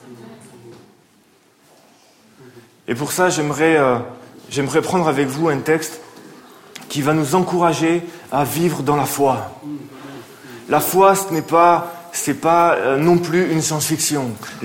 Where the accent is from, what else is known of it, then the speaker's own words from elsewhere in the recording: Mulhouse, Grand Est, France; Je suis originaire de Mulhouse, de l'église de Mulhouse